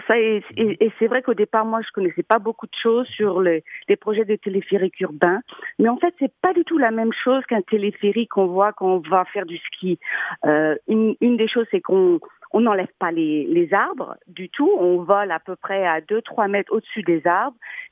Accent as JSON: {"language": "French", "country": "France", "moved": "yes", "lives_now": "Edmonton, Canada", "said": "Moi, j'ai immigré de France, ici à Edmonton."}